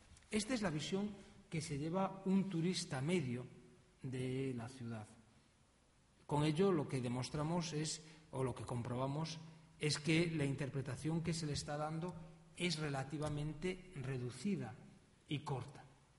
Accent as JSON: {"language": "Spanish", "region": "Galicia", "country": "Spain", "said": "apela justamente a nuestra identidad o a nuestra identidad como gallegos"}